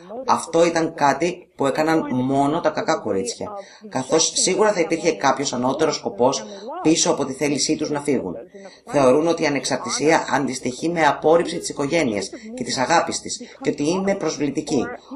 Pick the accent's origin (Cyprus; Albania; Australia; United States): United States; New York; also born or lived in South Africa / Greece; Εγώ γεννήθηκα στη Νότια Αφρική. Έχω ζήσει στην Ελλάδα, έχω ταξιδέψει και έχω δουλέψει ως δημοσιογράφος στη Μέση Ανατολή και μεγάλωσα στη Νέα Υόρκη.